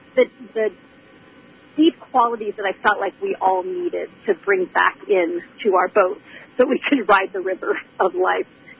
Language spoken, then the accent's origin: English; Hong Kong; also born or lived in Singapore / Bangkok, Thailand; I was born in Hong Kong, and then we lived in Singapore, Hong Kong, Bangkok, which had a huge effect on me, and then I graduated high school in Singapore before coming to Northern California to go to college.